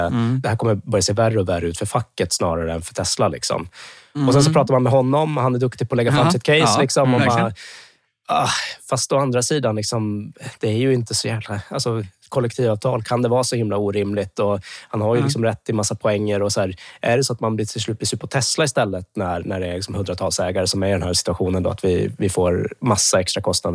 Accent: Luleå, Norrbotten County, Sweden; Jag är ju uppvuxen i Luleå

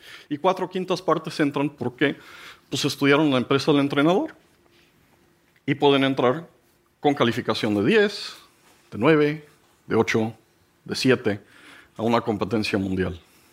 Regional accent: Mexico; yo soy un pobre mexicano

